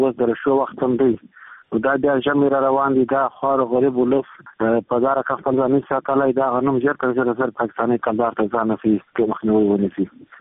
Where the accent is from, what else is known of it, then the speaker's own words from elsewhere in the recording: Helmand, Afghanistan; زه د هلمند ولایت اوسېدونکی یم.